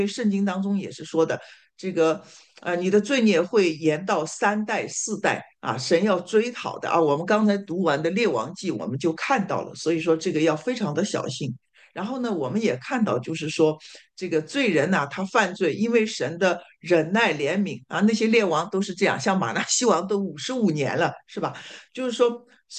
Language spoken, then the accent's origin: Chinese; Shanghai, China; 按照我们上海人说话叫自说自话啊